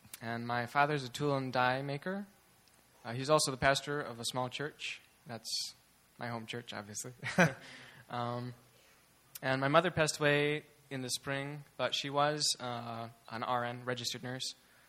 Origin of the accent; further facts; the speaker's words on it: Grant, Michigan, United States; I'm from Grant, Michigan, which is close to Grand Rapids, about 45 minutes north, if you want to look on the hand map.